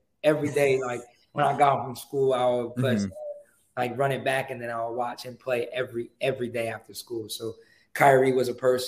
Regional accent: New York, United States; I love hot sauce. I'm from New York.

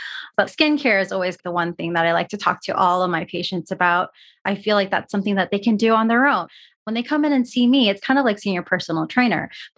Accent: California, United States; Yeah, I actually grew up in the Bay Area. So I'm a California girl, always been in California.

